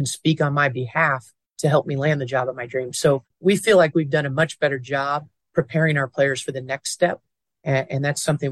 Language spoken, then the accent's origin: English; Indiana, United States; My hometown is near Indiana University